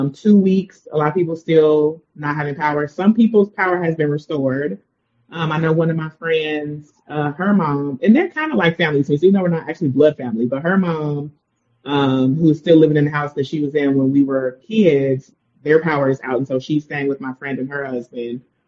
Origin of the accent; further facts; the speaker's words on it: Chicago, Illinois, United States; also born or lived in Gary, Indiana; I was born and raised in Chicago. We moved to Gary when I was like 11 or 12.